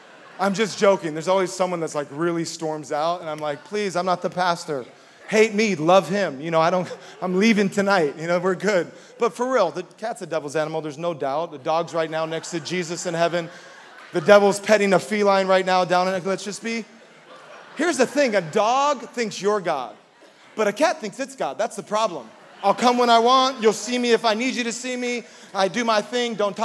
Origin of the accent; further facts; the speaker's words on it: Hawaii, United States; Well, I grew up in Hawaii, so we didn't take road trips.